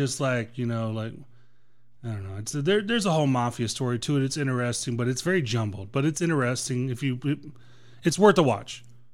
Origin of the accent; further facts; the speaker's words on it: United States; If I wrote a movie, and I'm from America, there would be lots of cunts in it.